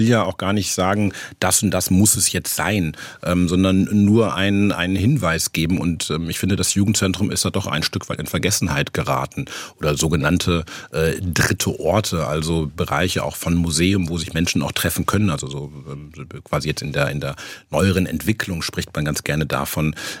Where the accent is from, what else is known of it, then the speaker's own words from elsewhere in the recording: Timmel, Lower Saxony, Germany; Ich komme vom Land, ich komme aus Ostfriesland, von einem sehr schönen 800-Seelendorf Timmel im Landkreis Aurich.